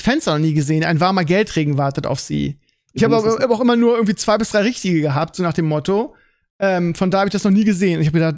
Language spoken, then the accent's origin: German; Bremen, Germany; Das ist halt, als Bremer ist das halt eine pure Erektion.